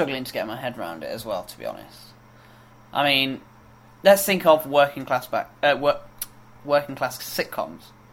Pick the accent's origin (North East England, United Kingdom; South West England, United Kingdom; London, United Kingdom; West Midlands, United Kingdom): West Midlands, United Kingdom; Sutton Coldfield; Well, I mean, I come from Sutton Coldfield in Birmingham.